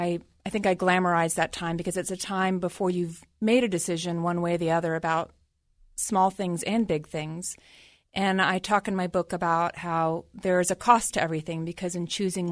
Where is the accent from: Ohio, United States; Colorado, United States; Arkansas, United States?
Ohio, United States; I don't just mean my hometown in Ohio and my family of origin